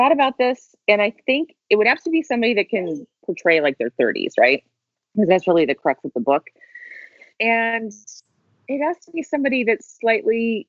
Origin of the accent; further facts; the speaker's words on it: Montana, United States; And I would not have ever realized that I could have done the CIA job growing up in Montana.